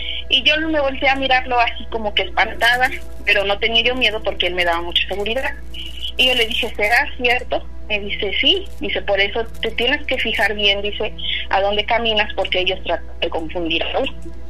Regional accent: Puebla, Mexico; now in Michigan, United States; De Puebla.

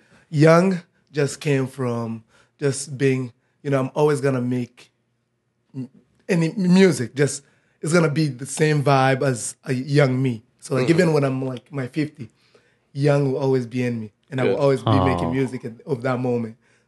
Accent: Burundi; English is a second language; moved away; when I came out here, it was about to be 10 years now when I came from Africa to Burundi. I mean, from Burundi to here.

